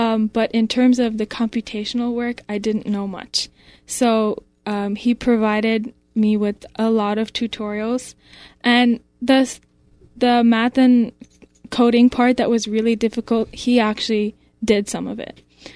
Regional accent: White Plains, New York, United States; born there; I was born in White Plains.

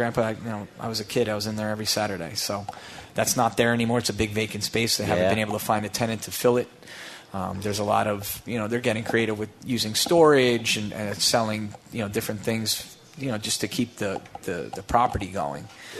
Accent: LaGrangeville, New York, United States; I grew up in Dutchess County. My grandparents were in Somers

